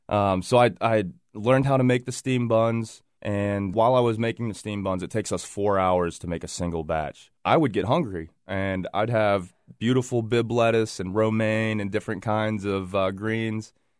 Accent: United States; I'm very, very comfortable telling anyone that I'm an American, that as much as I like to know where I come from, that who I am is a valley kid.

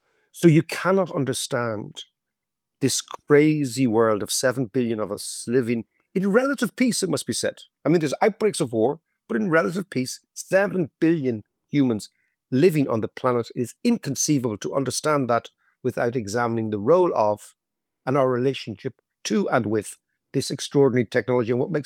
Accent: Ireland; because I'm an Irishman.

